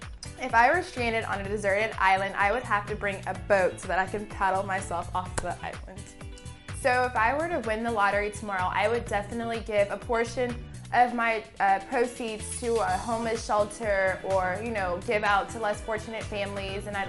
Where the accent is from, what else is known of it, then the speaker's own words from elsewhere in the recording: Houston, Texas, United States; I'm from Houston, Texas, and this is my second season being an HTC.